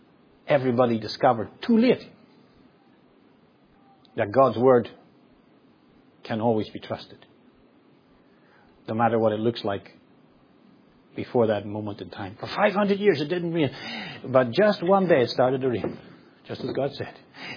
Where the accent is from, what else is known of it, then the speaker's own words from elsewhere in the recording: Northern Ireland, United Kingdom; I grew up in Northern Ireland with they had 30 years of terrorism.